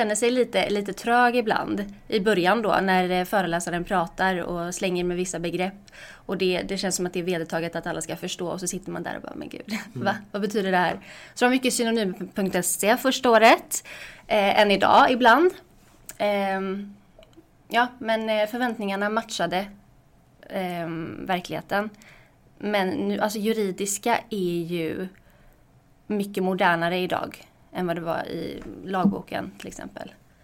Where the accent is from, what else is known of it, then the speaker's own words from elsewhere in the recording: Gothenburg, Västra Götaland County, Sweden; Är 23 år och läser juridik på Handelshögskolan. Jag är ursprungligen från Göteborg.